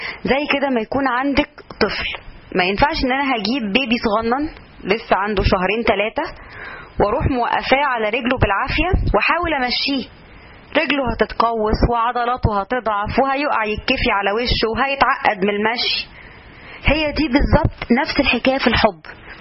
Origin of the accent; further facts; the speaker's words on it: Egypt; إحنا كمجتمع مصري أو كمجتمع عربي شعوب عاطفية بزيادة